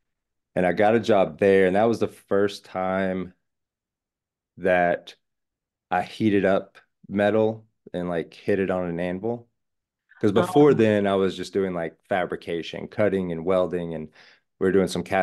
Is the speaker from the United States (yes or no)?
yes; Georgia, United States; But the short version is, I grew up in North Georgia. My mom's side of the family is from North Georgia, like Appalachian, and my father's side of the family is all from New Orleans.